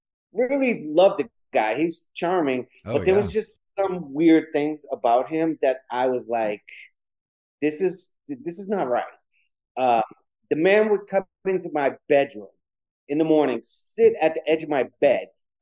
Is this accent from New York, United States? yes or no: no; Boston, Massachusetts, United States; But no, we just did a lot of houses in the neighborhood we grew up in Boston.